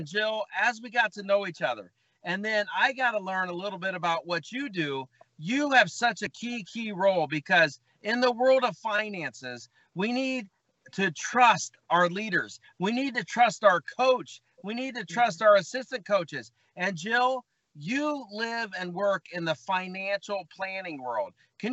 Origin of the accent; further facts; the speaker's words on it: Dublin, Ohio, United States; can't wait to watch you play in my hometown next year in Dublin, Ohio.